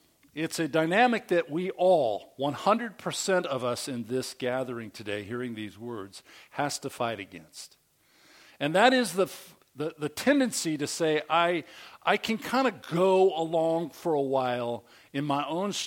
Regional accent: East Bay, California, United States; now in Oregon, United States; Oh, I'm from East Bay, I'm telling them

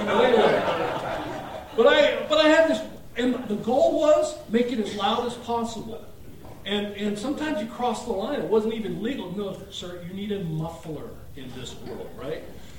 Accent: California, United States; I came from Southern Cal, and the Trojans have always been my team.

